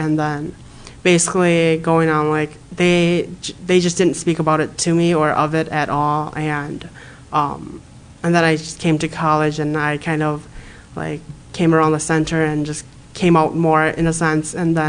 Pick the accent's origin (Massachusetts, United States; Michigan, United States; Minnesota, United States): Minnesota, United States; St. Paul; I grew up in St. Paul and in the east side where there was a lot of Hmong people.